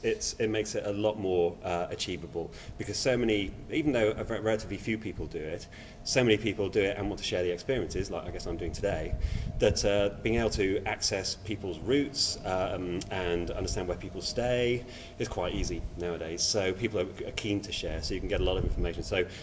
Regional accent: Yorkshire and the Humber, United Kingdom; I'm a Yorkshireman, so quite like Yorkshire, obviously

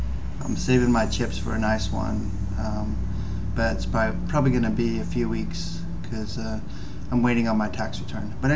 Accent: Massachusetts, United States; He's from my home state of Massachusetts.

